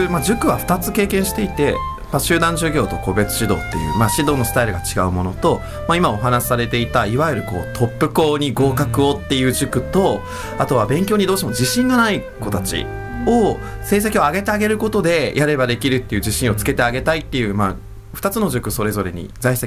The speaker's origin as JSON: {"language": "Japanese", "region": "Kanagawa", "country": "Japan", "tie": "born or raised there", "said": "そうなんです、あのずっと神奈川県生まれ神奈川県育ちで、で神奈川東京以外には住んだことなかったんですけど"}